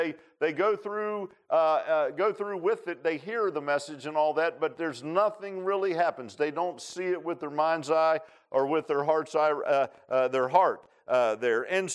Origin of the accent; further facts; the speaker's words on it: Virginia Beach, Virginia, United States; And I grew up in Virginia Beach, and we never had no snow at Christmas